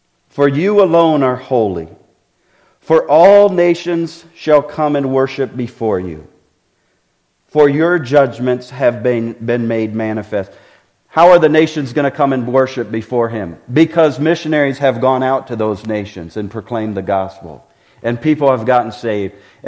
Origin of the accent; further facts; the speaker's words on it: Haiti; My parents were missionaries in 1980, and I enjoyed growing up in Haiti as a kid